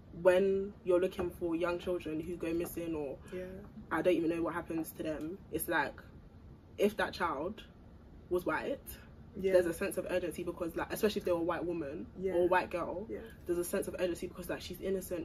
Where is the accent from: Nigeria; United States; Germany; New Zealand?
Nigeria; I'm a Nigerian babe.